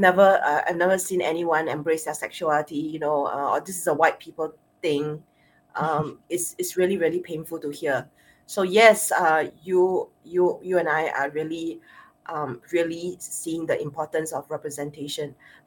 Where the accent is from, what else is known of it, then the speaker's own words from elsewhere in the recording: Singapore; accent: Asian Singaporean; even though I feel that I don't speak well with my Asian Singaporean accent